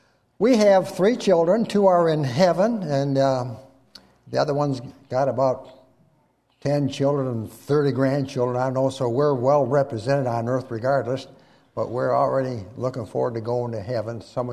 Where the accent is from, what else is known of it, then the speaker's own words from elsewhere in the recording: Caledonia, Michigan, United States; We come from Caledonia, just a bit south of Kentwood there.